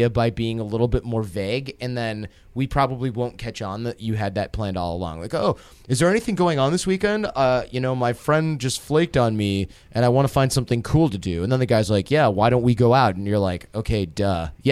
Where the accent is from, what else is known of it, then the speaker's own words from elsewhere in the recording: Detroit, Michigan, United States; This is back home. I'm from Detroit.